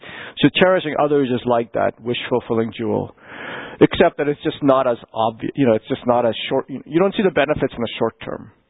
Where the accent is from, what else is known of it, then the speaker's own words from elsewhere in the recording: Kolkata, West Bengal, India; I come from Calcutta. You know, I actually went to school in Calcutta. I went to the Jesuit. It was staffed by Belgian and French priests.